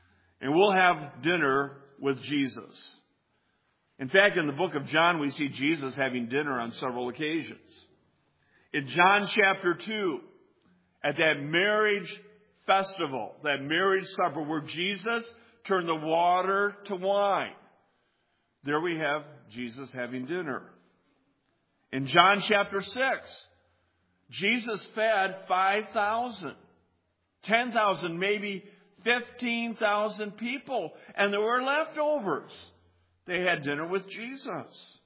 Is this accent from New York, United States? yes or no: no; Illinois, United States; I'm from Illinois.